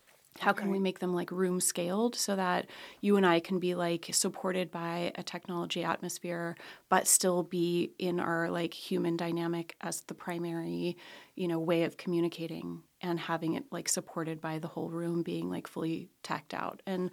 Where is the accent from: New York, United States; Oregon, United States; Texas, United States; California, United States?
California, United States; Los Angeles; So I grew up in Los Angeles, you know, knew Aria in Waldorf School when we were kids.